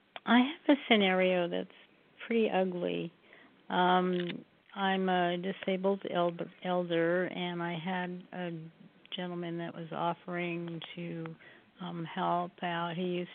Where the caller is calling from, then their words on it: Oregon, United States; I'm calling from Oregon.